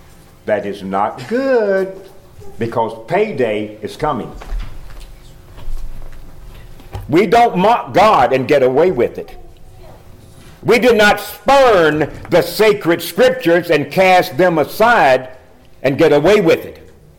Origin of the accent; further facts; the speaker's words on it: Tennessee, United States; as a little country boy would, born and raised in Middle Tennessee, right on the Alabama line, on a little farm